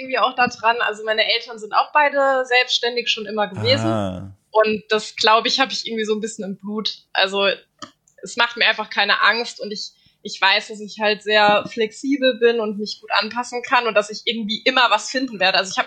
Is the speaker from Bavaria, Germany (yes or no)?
no; Darmstadt, Hesse, Germany; also ich komme aus Darmstadt und die hatten so eine kleine Messe